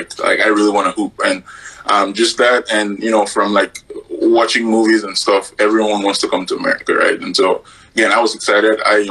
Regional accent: Jos, Plateau, Nigeria; I am from Nigeria, specifically from Jos.

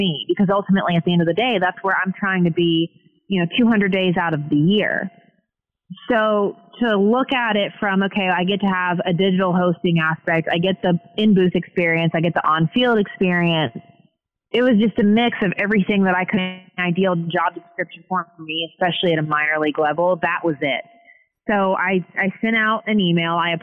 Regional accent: Arlington, Texas, United States; So growing up and having family in Texas, having had my first actual job in Texas and growing up outside of Arlington with my dad's family there, it was a natural fit.

